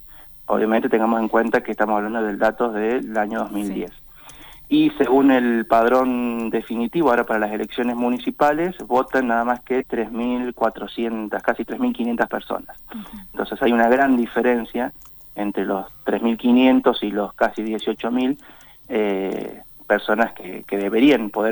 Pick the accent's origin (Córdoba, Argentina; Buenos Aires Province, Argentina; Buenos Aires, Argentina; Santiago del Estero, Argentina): Córdoba, Argentina; born there; en el caso mío soy docente, podía conseguir horas mucho más rápido que en otras provincias, por ejemplo en Córdoba, donde yo nací.